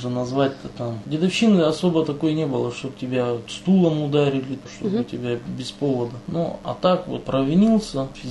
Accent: Almaty, Kazakhstan; now in Russia; Родился я в Республике Казахстан на юге, в Алмате. Рос там до 1995 года.

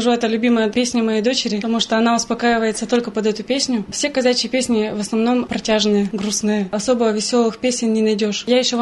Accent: Don, Russia; я донская казачка.

